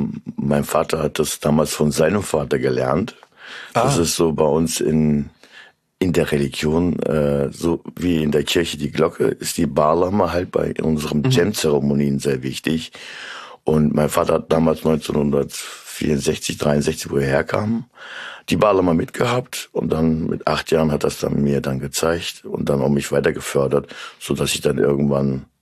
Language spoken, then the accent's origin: German; Central Anatolia, Turkey; auch so wie Kurden in Mittelanatolien, da wo ich herkomme